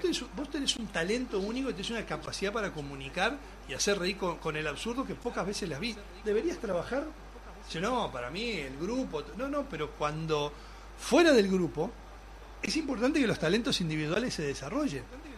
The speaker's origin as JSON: {"language": "Spanish", "country": "Uruguay", "moved": "yes", "lives_now": "Argentina", "said": "me fui del Uruguay. Yo me fui del Uruguay, y bueno, trabajé como productor en muchos lados, y después llegué, cuando llegué en 91 en la Argentina"}